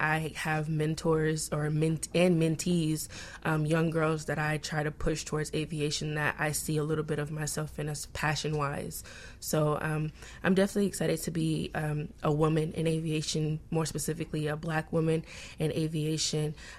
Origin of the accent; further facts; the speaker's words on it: Georgia, United States; I'm from Georgia, and she used to take us to the airport, my cousin and I, and would just let us sit on the tarmac before they closed it and gated that area.